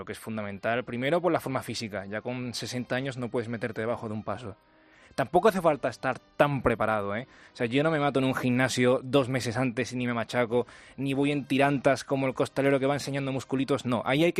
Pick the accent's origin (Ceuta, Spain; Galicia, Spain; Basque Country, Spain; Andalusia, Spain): Andalusia, Spain; La Lantejuela; now in Madrid, Spain; sacaba solo las de mi pueblo, de la Antejuela, y vine a Madrid hace 5 años